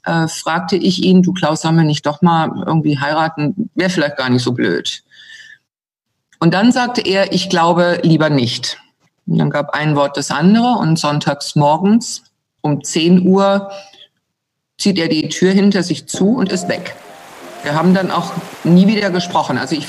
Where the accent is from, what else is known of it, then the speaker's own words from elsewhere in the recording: Rhineland-Palatinate, Germany; Ich bin geboren im Westerwald, sehr beschaulich. Bin dort aufgewachsen. Mit 18 bin ich von zu Hause raus.